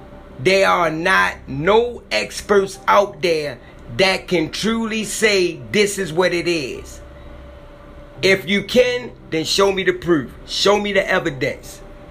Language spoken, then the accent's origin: English; Maryland, United States; it happened in my hometown. It happened in Maryland.